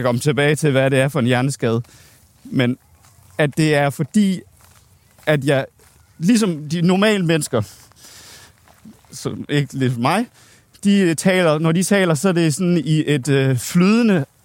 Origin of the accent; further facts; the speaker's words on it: Region of Southern Denmark, Denmark; Jeg er fra Fyn.